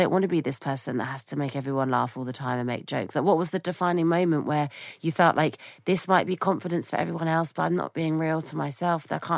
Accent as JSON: {"language": "English", "country": "United Kingdom", "said": "As a British person, it's really hard."}